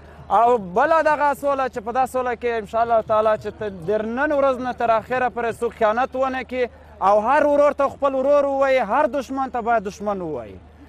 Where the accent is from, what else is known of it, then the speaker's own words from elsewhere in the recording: Logar, Afghanistan; now in Khost, Afghanistan; زه د لوګر اوسیدونکی یم، … فی الحال په خوست کې ژوند کوم،